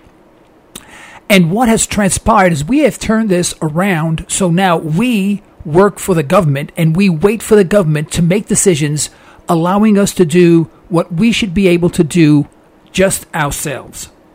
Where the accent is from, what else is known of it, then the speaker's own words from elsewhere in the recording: United States; my father, of course, we're from America, and my father had his own business